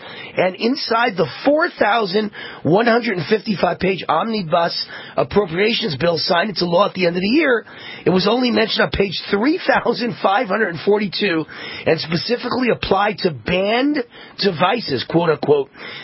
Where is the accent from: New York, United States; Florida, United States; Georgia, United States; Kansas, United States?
New York, United States; And I don't talk like that. I'm from New York. You know, I say the proper words.